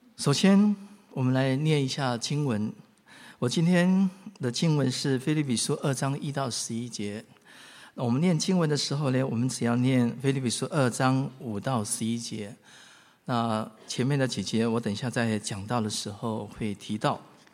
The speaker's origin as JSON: {"language": "Chinese", "country": "Taiwan", "tie": "born there", "said": "我算是台湾出生的广东人，我的广东话是说听不说得讲啊。"}